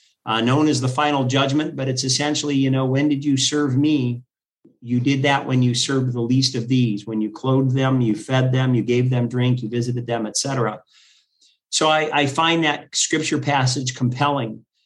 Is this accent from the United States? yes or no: yes; Ohio, United States; also born or lived in Michigan; I was particularly drawn to Milwaukee because I'm from the Midwest, grew up in Ohio, and then we had lived in Michigan.